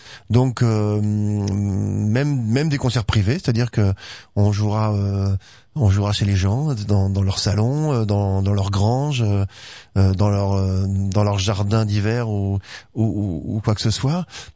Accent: Auchel, Hauts-de-France, France; born there; Il y a Auchel, ma ville natale, en avril.

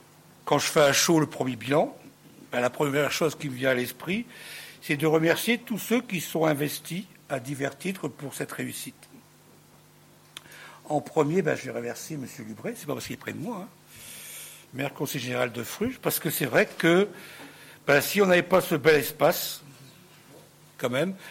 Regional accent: Hauts-de-France, France; moi, je ne suis pas du Pas-de-Calais, je suis du Nord, juste à côté.

